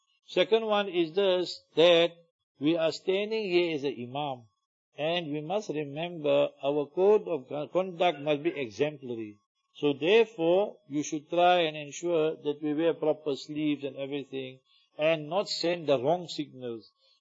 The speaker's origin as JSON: {"language": "English", "town": "Heidelberg", "region": "Baden-Württemberg", "country": "Germany", "tie": "born or raised there", "second_language": "English", "said": "I had to lecture in my hometown, this is many years ago, 30 years ago, or so 25 years ago. There's non-Muslims, they saw a film or a video or something on Hajj and a pelting. So they asked the people in Heidelberg that time."}